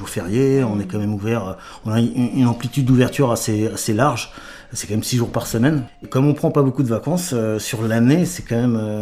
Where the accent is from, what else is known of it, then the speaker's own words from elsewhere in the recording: Île-de-France, France; now in Morienval, France; De la région parisienne. D'origine, ouais, on est venu dans l'Oise.